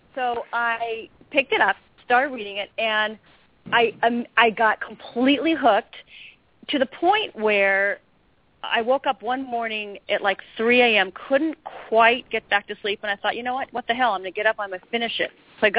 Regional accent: Pacific Northwest, United States; I know it's set in the Northwest, and I'm from the Northwest.

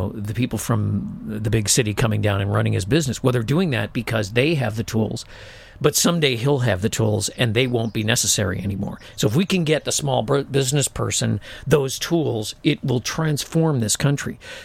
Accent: California, United States; now in Nevada, United States; you know, I grew up in California. It's the most beautiful state in the world, but they're crazy these days. And I live in Nevada.

